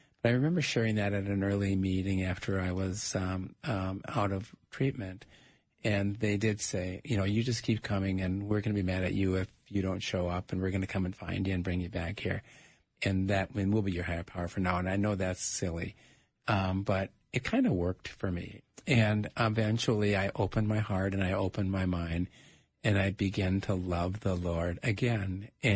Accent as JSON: {"language": "English", "town": "Minneapolis", "region": "Minnesota", "country": "United States", "said": "I'm from Lower North Minneapolis, and so my parents moved into an apartment we created for them in the lowest part of our house."}